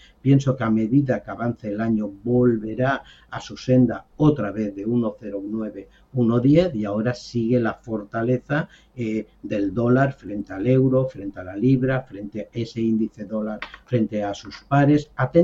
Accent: Valencian Community, Spain; y como valenciano quisiera que bueno, por recordar

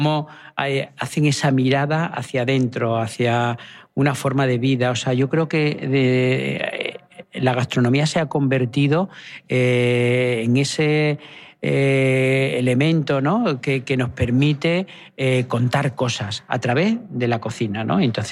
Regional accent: Extremadura, Spain; cómo somos los extremeños, cómo vivimos, cómo comemos

